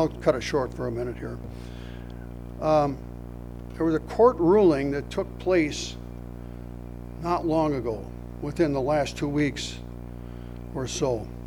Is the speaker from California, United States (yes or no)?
no; Minnesota, United States; When I was a little boy growing up in Minnesota, off my father's farm there, we had a farm about 2 miles out of town